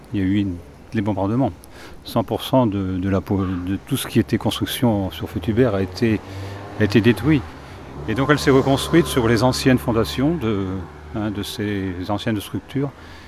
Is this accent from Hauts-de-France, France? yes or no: yes; Hauts-de-France, France; moi, je ne suis pas originaire de Fétubert, puisque moi, je suis originaire du Nord.